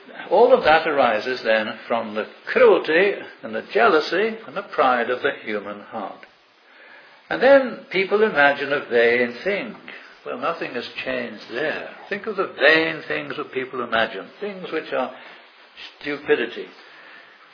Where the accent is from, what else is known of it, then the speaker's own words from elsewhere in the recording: Manchester, North West England, United Kingdom; I came from Manchester, and bombs were flying down on top of Manchester.